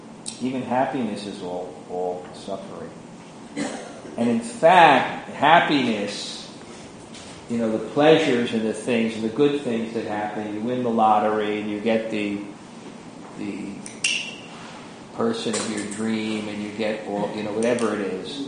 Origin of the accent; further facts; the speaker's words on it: the South, United States; accent: southern; forgive my southern accent. I got it, it's really hard.